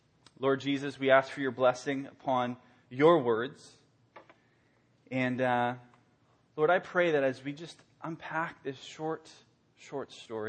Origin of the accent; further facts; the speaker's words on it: Reykjavik, Capital Region, Iceland; first language Icelandic; English is a second language; moved away; I was born in Reykjavik, Iceland. That's where I was born and raised. I speak Icelandic and occasionally go back and visit my family. Came here in 1997.